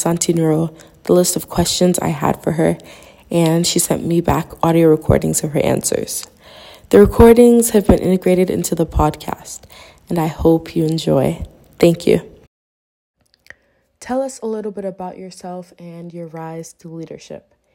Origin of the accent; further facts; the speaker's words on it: Ghana; Thus, as a Ghanaian, I found it fitting to focus this podcast on land and law.